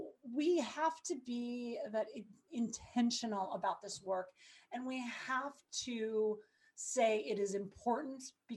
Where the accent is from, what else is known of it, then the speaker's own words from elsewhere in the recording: Montana, United States; I grew up in Montana in a very different world than San Francisco, California.